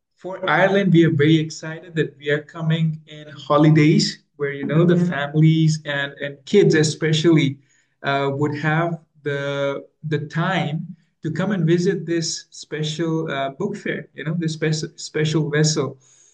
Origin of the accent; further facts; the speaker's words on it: India; So it's really something special for me, being an Indian, to share this, that the ship ministry actually started to bring literature from Belgium to India.